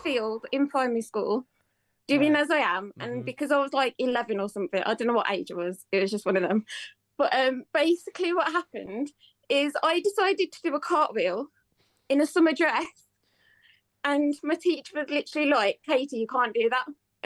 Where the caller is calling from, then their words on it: Wolverhampton, West Midlands, United Kingdom; So I am currently from Wolverhampton. I don't know if you've heard of it. It's like outside Birmingham.